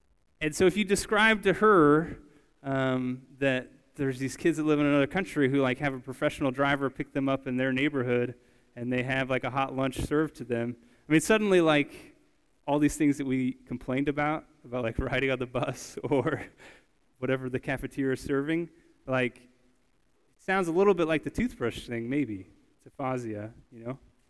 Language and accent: English; United States; So it was always easy for me as an American to be able to visit Mexico.